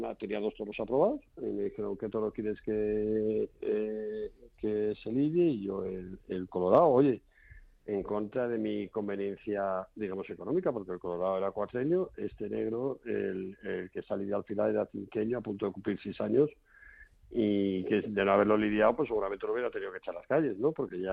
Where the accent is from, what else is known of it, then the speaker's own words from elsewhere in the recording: Arcos de la Frontera, Andalusia, Spain; El sábado tengo otra corrida de toros en mi tierra, que tú sabes que no es fácil ser perfecta en la tierra de uno, en Arcos de la Frontera